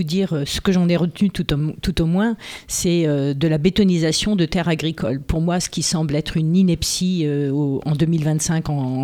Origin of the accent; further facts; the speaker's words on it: Amiens, Hauts-de-France, France; Je suis pourtant d'Amiens, pas du quartier de Renoncourt ni du Petit-Saint-Jean